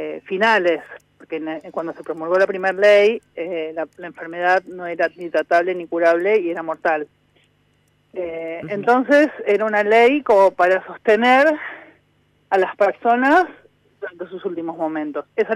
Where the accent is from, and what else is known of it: Argentina